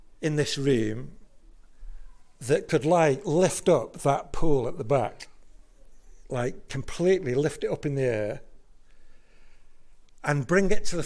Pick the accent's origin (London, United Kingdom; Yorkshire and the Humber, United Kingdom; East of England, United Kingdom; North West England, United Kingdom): North West England, United Kingdom; Wigan; I'm an adopted Yorkshireman now, but I grew up in Wigan. And when we were kids, we used to go to Lake District a lot.